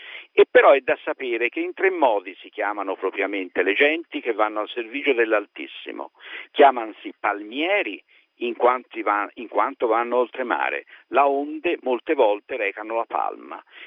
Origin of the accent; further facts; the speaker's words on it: Florence, Tuscany, Italy; noi fiorentini, io sono d'Oltrar, non posso vedere quelli di Santa Croce.